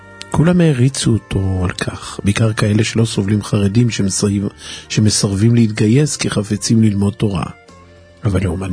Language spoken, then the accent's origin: Hebrew; Tel Aviv, Tel Aviv District, Israel; born there; הוא מתגורר עד היום בעיר הולדתי תל אביב.